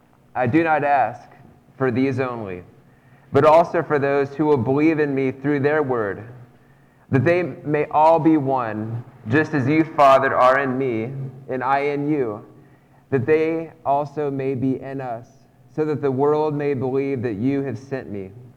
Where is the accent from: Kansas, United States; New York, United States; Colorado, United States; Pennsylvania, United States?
Kansas, United States; Lenexa; also born or lived in Shawnee; I grew up in Kansas City, in Lenexa and Shawnee, around there. I went to K-State. I've been to Kansas my whole life until that point.